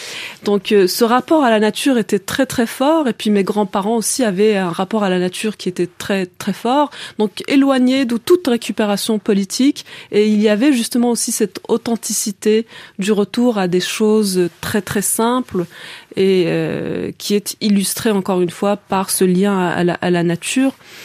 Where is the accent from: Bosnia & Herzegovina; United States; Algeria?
Algeria; now in France; j'ai gardé toutes ces années où j'ai vécu en Algérie, où j'ai grandi en Algérie, j'ai gardé au plus profond de mon cœur aussi un vrai désir de la France, l'espoir de retrouver aussi ce pays où je suis née. Donc à l'âge de 24 ans, je décide de revenir.